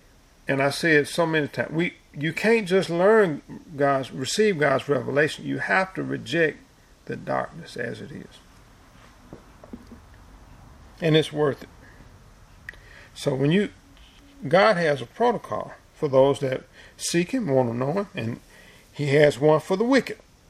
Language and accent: English; United States; See, I grew up in America listening, going to public school.